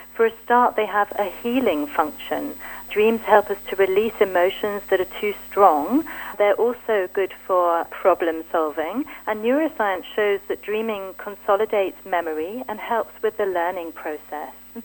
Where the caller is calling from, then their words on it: Germany; Well, I'm calling you from Germany today. That's where I'm living at the moment.